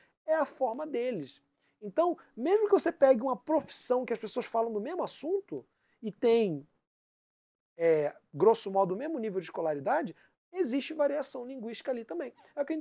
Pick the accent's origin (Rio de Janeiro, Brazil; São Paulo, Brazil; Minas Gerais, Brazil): Rio de Janeiro, Brazil; eu sou carioca